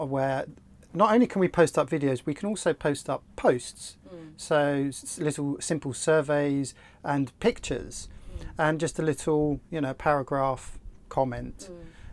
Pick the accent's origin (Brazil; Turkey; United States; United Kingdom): United Kingdom; And I use that term simply because my parents still live in my hometown where I grew up. But really, we have to remember that home is our boat. Everything we own is on this boat. And returning to the UK would only ever be a visit to see family